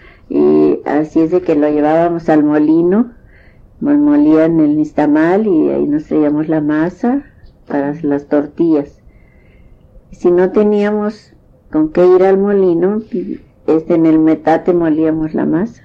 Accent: Nuevo Laredo, Tamaulipas, Mexico; now in Laredo, United States; porque yo soy de Nuevo Laredo, de allá de México, ¿verdad? Y como allá nací en el rancho, pero nos vinimos para Nuevo Laredo. Y ahí en Nuevo Laredo, pues ahí nos quedamos, porque ahí murió mi papá. Y ahí fui yo a la escuela.

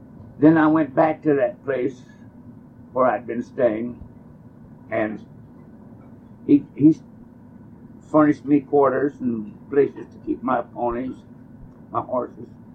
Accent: Webster City, Iowa, United States; also born or lived in Decatur, Illinois / Sydney, Australia; Then we came back to Iowa. We lived in near Webster City, Iowa then until I was 12 years old.

